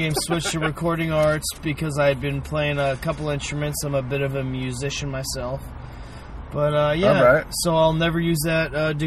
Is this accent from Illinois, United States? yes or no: no; Florida, United States; moved away as an adult; now in Boston, United States; So, yeah, then I grew up in Florida, but I started comedy in Boston. So I moved to Boston in 2012